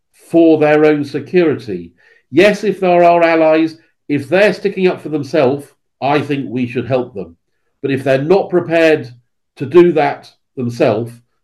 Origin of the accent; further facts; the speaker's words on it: United Kingdom; I mean, I'm all for female education, but I am British.